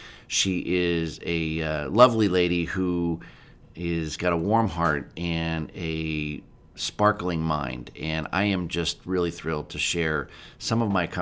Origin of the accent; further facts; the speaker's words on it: Pennsylvania, United States; I grew up in Pennsylvania, so I thought, well, that's ridiculous.